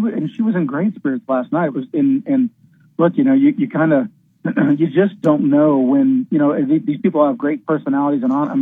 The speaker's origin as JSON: {"language": "English", "country": "United States", "said": "I really, yes, I'm an American, but I'm here root for the story"}